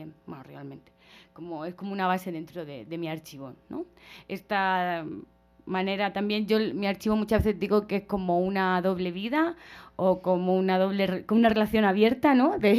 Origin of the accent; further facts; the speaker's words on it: Murcia, Region of Murcia, Spain; ellas de Murcia, de donde yo soy